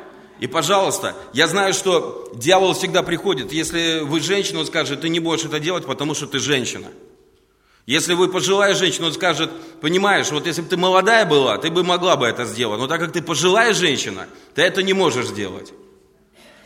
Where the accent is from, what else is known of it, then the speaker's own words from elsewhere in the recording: Riga, Latvia; Привет, я из Риги.